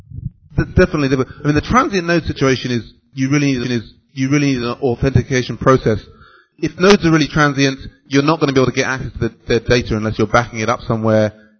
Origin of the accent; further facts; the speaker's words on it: United Kingdom; I'm British.